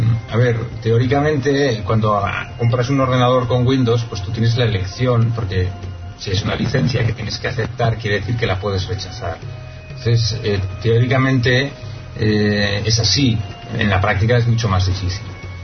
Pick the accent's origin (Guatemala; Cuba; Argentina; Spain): Spain; Catalonia; first language Catalan; Spanish is a second language; Yo soy catalán y mi lengua es el catalán